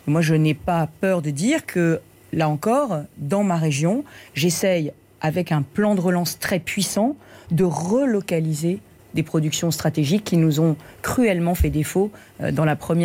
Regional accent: France; en tant que Française, eh bien évidemment, cette présidence-là, je la combattais.

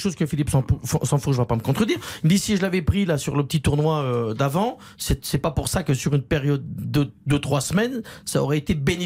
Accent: Belgium; Vous êtes français, je suis belge.

